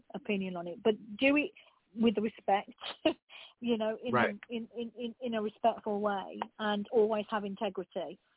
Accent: England, United Kingdom; Now, I come from a Greek background. So my parents are Greek Cypriot. I was born and bred in England. However, you know, I'm very olive-skinned. We came to live in an area that was very predominantly white.

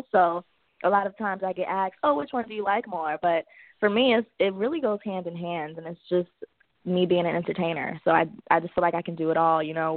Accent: Miami, Florida, United States; moved away as an adult; now in Los Angeles, United States; No, so I'm from Miami, Florida. So I'm very Southern, and I was born and raised in Miami. I was there until I was 18. So I moved to Los Angeles when I was 18 years old.

